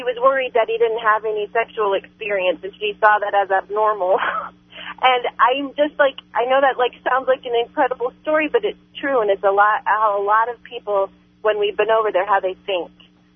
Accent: United States; I just wanted to say that this is worrying me as a parent and just as an American.

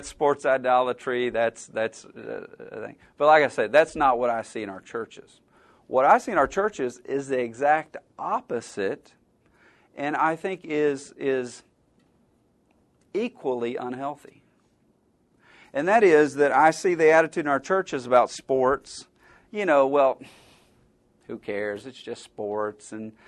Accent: Alabama, United States; I grew up in Alabama.

